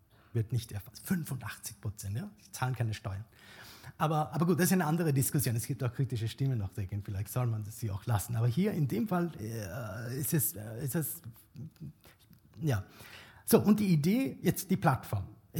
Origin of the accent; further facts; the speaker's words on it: India; also ich komme aus Indien